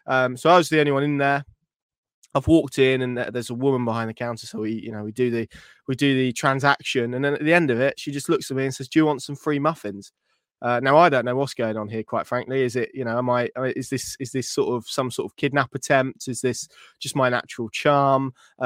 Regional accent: East of England, United Kingdom; I'm not a massive blueberry muffin fan, but I'm from Norfolk.

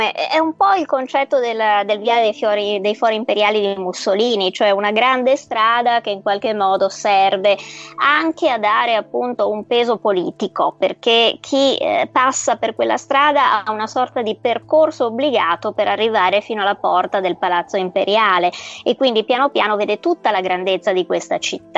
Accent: Venice, Veneto, Italy; Parlo perché sono veneziana, quindi...

